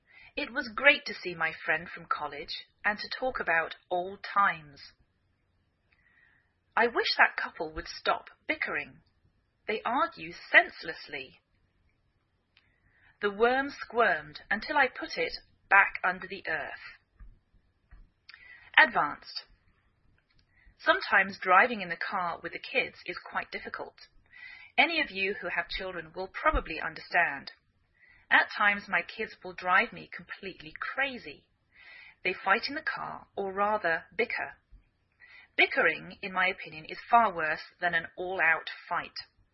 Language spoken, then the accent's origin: English; England, United Kingdom; now in United States